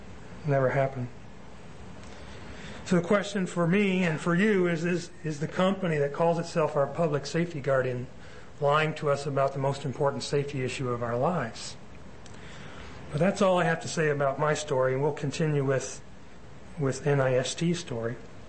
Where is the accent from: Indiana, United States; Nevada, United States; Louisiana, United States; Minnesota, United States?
Indiana, United States; South Bend; because I'm from South Bend.